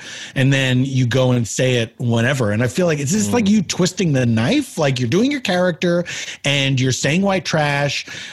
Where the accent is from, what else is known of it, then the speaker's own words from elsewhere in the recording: Philadelphia, Pennsylvania, United States; Look, here's what's so weird is like, Jeremy and I grew up in Philly.